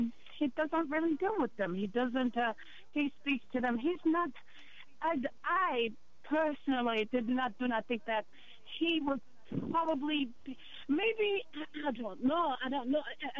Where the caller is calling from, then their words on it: Atlanta, Georgia, United States; I'm calling from Atlanta.